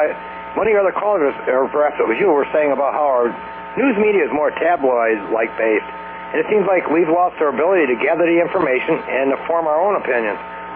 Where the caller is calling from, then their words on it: Elgin, Illinois, United States; I'm calling from Elgin, Illinois.